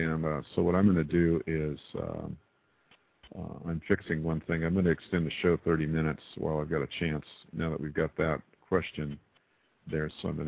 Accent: Texas, United States; born there; I just wish, you know, I was born in Texas.

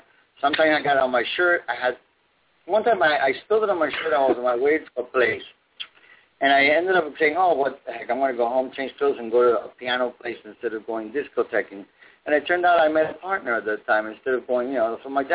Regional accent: Cuba; Oh, I'm Cuban. I was born in Cuba.

